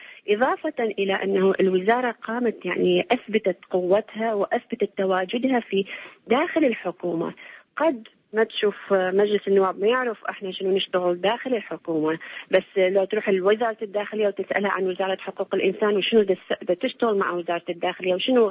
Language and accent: Arabic; Iraq; حاليا احنا عندنا في العراق